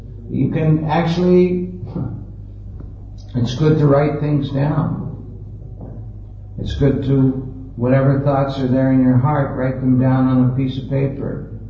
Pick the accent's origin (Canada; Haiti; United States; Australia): Canada; Vancouver, British Columbia; when I was in Vancouver, which is my hometown, and we just had a small temple.